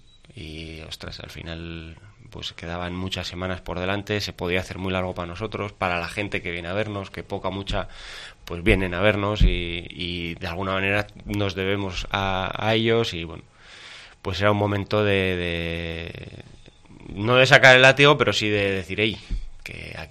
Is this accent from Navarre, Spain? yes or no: yes; Navarre, Spain; yo al periodista de Vizcaíno le dije, solo podemos hacer los navarros.